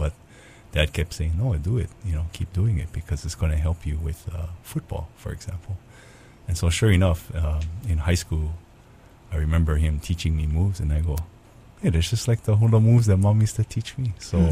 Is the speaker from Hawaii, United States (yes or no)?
yes; Kailua, Hawaii, United States; Grew up in Kailua on Oahu.